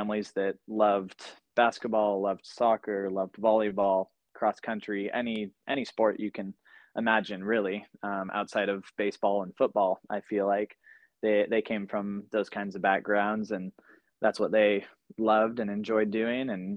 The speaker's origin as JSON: {"language": "English", "region": "Washington", "country": "United States", "tie": "born or raised there", "also_born_or_lived": "Southern California", "moved": "yes", "said": "That came in part with a move from the Northwest, where I grew up in Central Washington, down to Southern California, just outside of LA."}